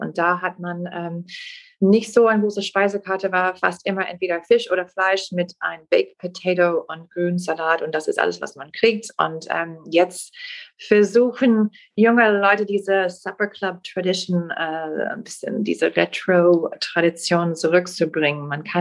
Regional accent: Green Bay, Wisconsin, United States; German is a second language; ich bin da aufgewachsen in Green Bay.

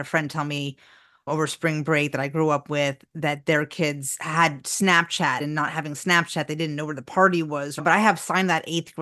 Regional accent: Miami, Florida, United States; I grew up in Miami, and a lot of my friends were Latin, and they had to have chaperones on dates.

